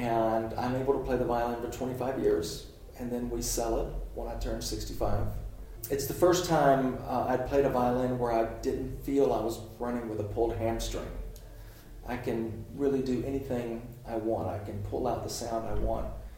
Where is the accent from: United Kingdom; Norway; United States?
United States; Macon, Georgia; now in New York, United States; This is my hometown. I live in New York. I still love Macon.